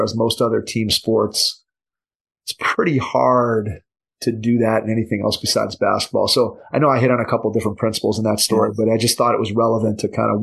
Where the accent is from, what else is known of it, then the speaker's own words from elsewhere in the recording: Cleveland, Ohio, United States; and I'm from Cleveland, Ohio, so I was a Cavs fan